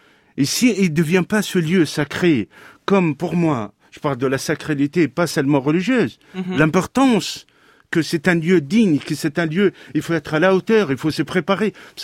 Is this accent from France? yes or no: no; Tunisia; born there; Je suis né en Tunisie. Père d'origine algérienne, mais il est né en Tunisie. Ma mère, elle est tunisienne, famille modeste.